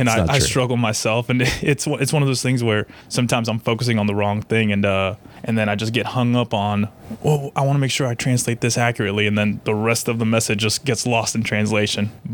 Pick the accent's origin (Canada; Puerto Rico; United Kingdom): Puerto Rico; Guaynabo; also born or lived in Atlanta; Early life was growing up in Guaynabo, Puerto Rico. My dad worked for IBM, so he would get transferred a lot. And we actually lived in Atlanta for a while, or they did, and then they moved back to Puerto Rico, and that's where I spent my early childhood, and then we moved back to Atlanta again.